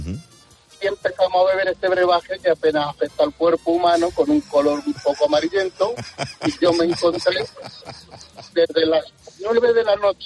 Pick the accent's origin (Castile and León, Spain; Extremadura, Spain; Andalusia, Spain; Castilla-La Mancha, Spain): Castilla-La Mancha, Spain; Talavera de la Reina; also born or lived in Sevilla; yo soy de Talavera, soy marista igual que tu padre.